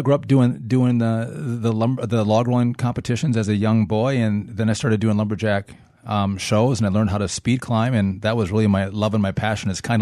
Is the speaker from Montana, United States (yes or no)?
no; Hayward, Wisconsin, United States; I grew up in Hayward. I was log rolling and doing lumberjack shows. I had never been to D.C., really didn't go a whole lot of places in my youth outside of Wisconsin.